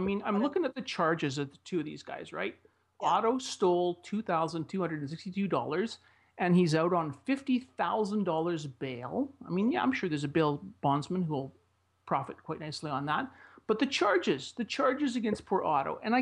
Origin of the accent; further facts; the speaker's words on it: Spain; English is a second language; We are from Spain. We say terroristic.